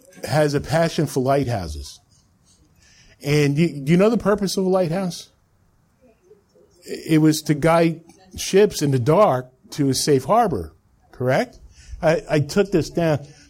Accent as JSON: {"language": "English", "region": "New Jersey", "country": "United States", "tie": "born or raised there", "said": "When we grew up in North Jersey where they had sidewalks, and we were small"}